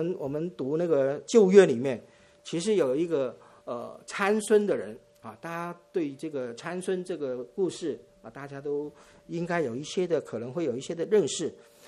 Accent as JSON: {"language": "Chinese", "country": "Hong Kong", "said": "因为我是香港人的，所以我比较留意香港的新闻。"}